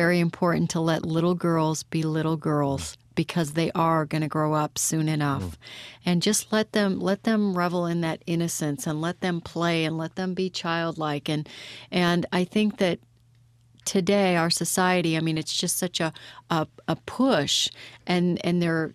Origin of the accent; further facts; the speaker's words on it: Midwest, United States; I was raised in the Midwest, so I just, you know, I had a very normal, not Hollywood-esque upbringing.